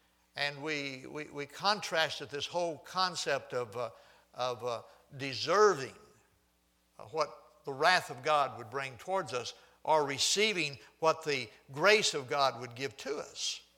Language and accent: English; Houston, Texas, United States; I grew up in Houston, and I grew up very near Sheffield Steel.